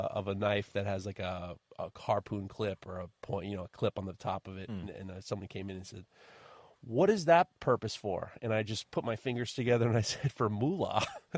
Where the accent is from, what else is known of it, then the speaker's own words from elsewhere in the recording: New York, United States; I'm a schmuck from the Upper East Side.